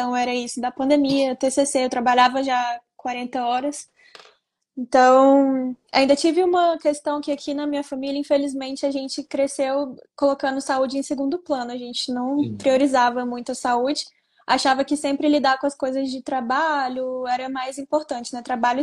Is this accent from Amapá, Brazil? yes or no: no; Brasília, Federal District, Brazil; sou daqui de Brasília. Eu tenho 26 anos, sou arquiteta e urbanista e eu formei aqui na UNB.